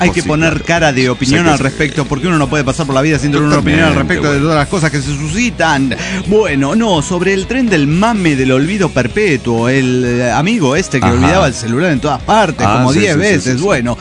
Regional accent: Valparaíso, Zacatecas, Mexico; Bien, Valparaíso, Zacatecas, aquí sí, representado.

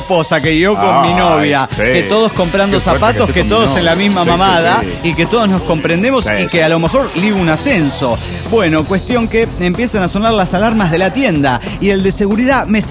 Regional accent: Lima, Peru; de Lima, Perú.

